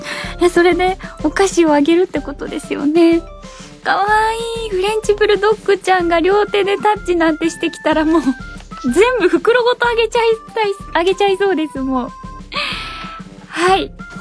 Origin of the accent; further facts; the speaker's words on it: Nara, Japan; 京都というと私奈良県出身なので、家族が奈良の方にいるんですね。